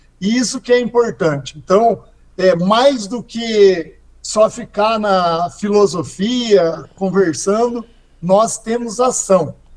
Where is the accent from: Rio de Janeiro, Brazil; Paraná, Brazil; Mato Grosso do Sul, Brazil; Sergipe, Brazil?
Paraná, Brazil; Cascavel; now in Curitiba, Brazil; a gente que é do interior, eu sou de Cascavel